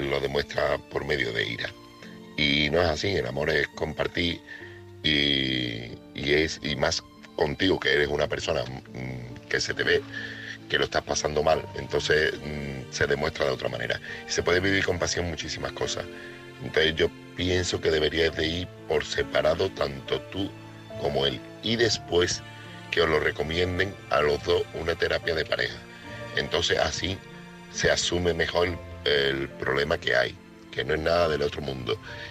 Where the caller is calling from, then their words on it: Seville, Andalusia, Spain; corresponsal de Sevilla